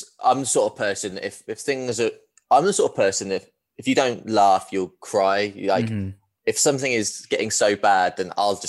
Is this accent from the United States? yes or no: no; East of England, United Kingdom; born there; obviously, you can tell from my accent that I am a very credible Man United fan, being born near Watford.